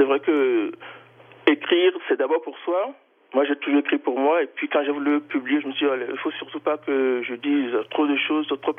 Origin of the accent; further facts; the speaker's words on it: Cotonou, Littoral, Benin; born there; Né à Cotonou, c'est la plus grande ville du Bénin, mais c'est pas la capitale.